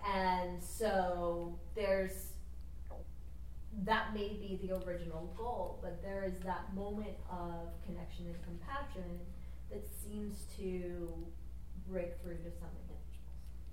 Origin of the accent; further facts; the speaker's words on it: Irvine, California, United States; because I grew up in Irvine and I really wasn't aware of it.